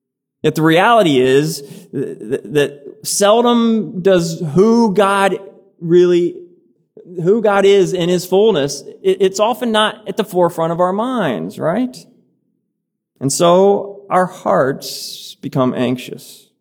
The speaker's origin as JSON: {"language": "English", "region": "Midwest", "country": "United States", "tie": "born or raised there", "said": "When I think of slipping, I think of growing up in Midwest America and the long, icy winters we'd have."}